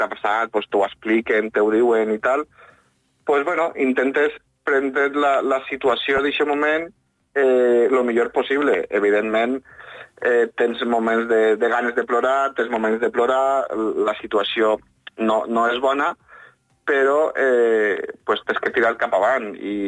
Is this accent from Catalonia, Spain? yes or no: no; Xert, Valencian Community, Spain; perquè jo soc de Xert, ¿vale? No soc nascut a Vinaròs, sinó soc de Xert